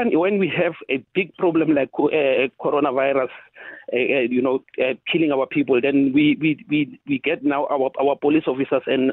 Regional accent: South Africa; from Harankua. You know, Aldrin, I'm a former member of the South African Police Services.

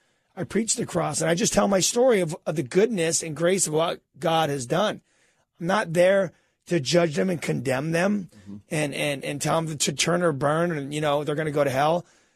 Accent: California, United States; I'm from Cali.

